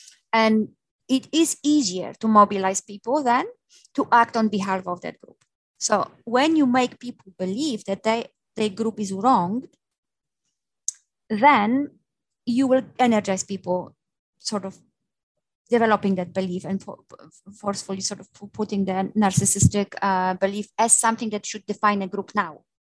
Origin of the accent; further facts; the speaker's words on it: Poland; I mentioned in the beginning that I come from Poland and this is where the peaceful revolution happened.